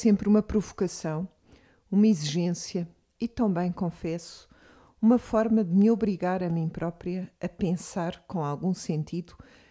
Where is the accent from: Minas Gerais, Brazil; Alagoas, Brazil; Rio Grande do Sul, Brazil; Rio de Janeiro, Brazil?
Rio Grande do Sul, Brazil; Porto Alegre; eu, que vivo em Porto Alegre, na cidade onde nasci, na cidade que eu adoro